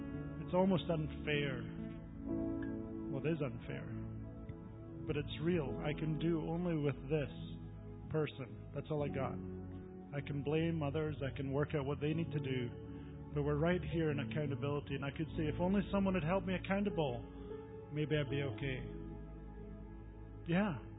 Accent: Scotland, United Kingdom; being Scottish, here's what accountability looks like to me. I love accountability as a Scottish person.

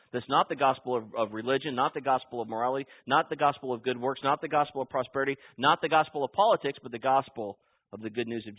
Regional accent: California, United States; I grew up in California, so I have a right to be slightly liberal, right?

